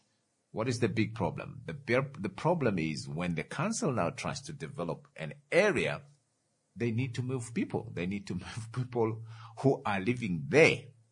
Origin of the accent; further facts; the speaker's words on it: Oshana, Namibia; born there; I live, I was born here in Onawa.